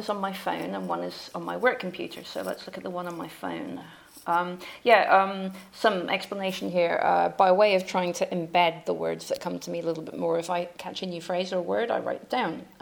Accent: Scotland, United Kingdom; I mean, I'm from Scotland and we know from weather, but this is more weather.

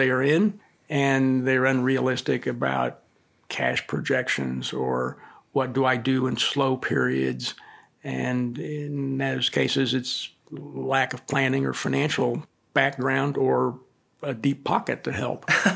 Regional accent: Lawrence, Kansas, United States; We are in Eastern Kansas or Northeastern Kansas, roughly.

